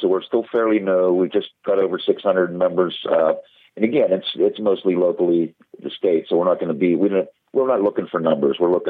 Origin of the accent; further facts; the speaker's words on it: Pennsylvania, United States; it's here it is in my home state.